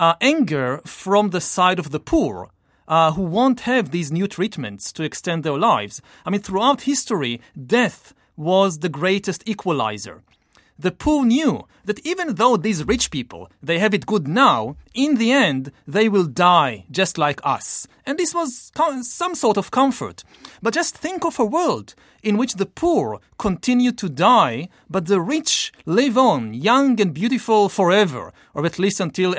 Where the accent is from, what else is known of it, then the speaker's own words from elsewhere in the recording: Israel; I came here from Israel. It was a risk to take a flight, to take a train.